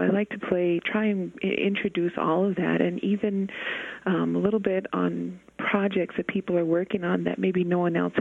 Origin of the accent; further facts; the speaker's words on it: Isleta Pueblo, New Mexico, United States; I am from the Pueblo of Isleta. I'm also Navajo